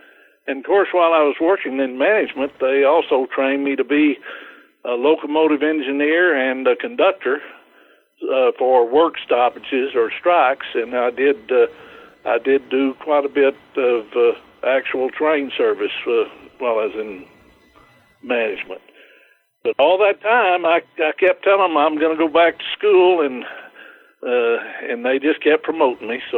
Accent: Brownwood, Texas, United States; I'm from Brownwood, Texas, right in the heart of Texas. And in Brownwood, unless your parents had a business of their own, you weren't going to work somewhere where you could make a lot of money.

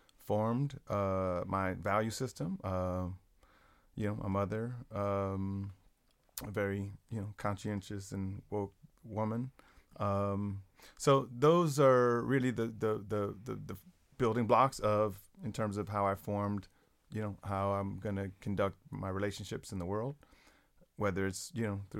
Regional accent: San Francisco, California, United States; I was born in San Francisco, actually, and raised there in the mid, late 60s, specifically in Haight-Ashbury, was my birth home. Moved around the city and then went to SF State in the late 80s, early 90s

